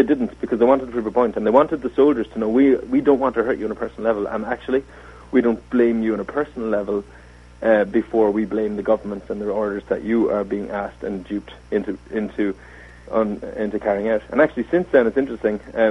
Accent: Ireland; As an Irish person, it goes deep, you know.

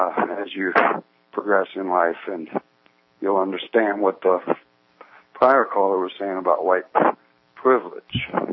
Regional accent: Georgia, United States; also born or lived in Mississippi / Florida; But I grew up in the South, in South Georgia. In the last 7 years, I've spent 4 years in South Mississippi after Katrina. And I just got back from 2 years in Florida.

